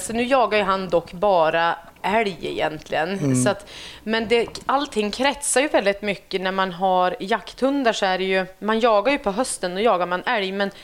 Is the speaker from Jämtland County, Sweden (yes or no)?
yes; Jämtland County, Sweden; Nej, jag är uppvuxen i Jämtland.